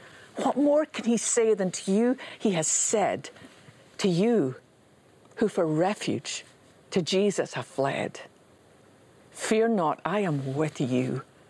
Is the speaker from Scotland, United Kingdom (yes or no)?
yes; Scotland, United Kingdom; Now, I grew up in Scotland with a lot of granite buildings.